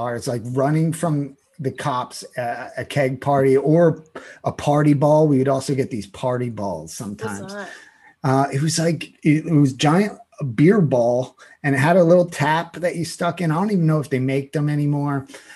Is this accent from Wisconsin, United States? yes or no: no; Upper Darby, Pennsylvania, United States; It's my hometown cemetery, which is it's a near and dear to my heart, which is weird to say about a cemetery, but it really is. It was across from my high school, Upper Darby High School, which is right outside of West Philadelphia.